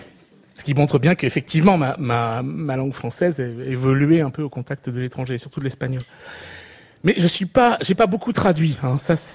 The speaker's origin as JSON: {"language": "French", "town": "Niort", "region": "Nouvelle-Aquitaine", "country": "France", "tie": "born or raised there", "said": "j'ai grandi à Niort."}